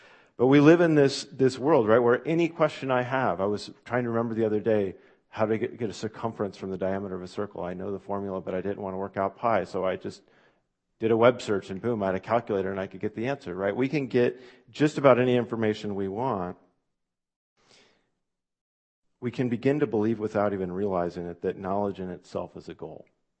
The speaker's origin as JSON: {"language": "English", "town": "West Salem", "country": "United States", "tie": "born or raised there", "said": "And as a little kid growing up in West Salem, I went to an Awana's program at the church that my grandparents and my aunts and uncles and cousins were all a part of."}